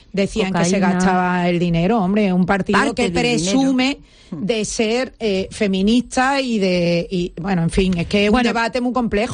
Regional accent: Andalusia, Spain; para mí como andaluza, en una situación donde mi comunidad autónoma tenía unos problemas de paro, de falta de recursos, la última en la cola de todo

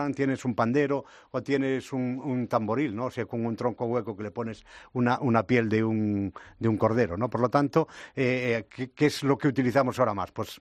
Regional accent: Galicia, Spain; En Galicia, de donde soy yo, había una súper sala de fiestas que cada semana programaba

